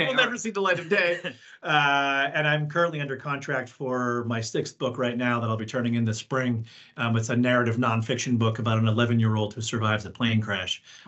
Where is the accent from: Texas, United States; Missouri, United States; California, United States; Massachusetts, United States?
Massachusetts, United States; Boston; my mother worked the night shift as a nurse at Mass General Hospital when I was growing up in Boston.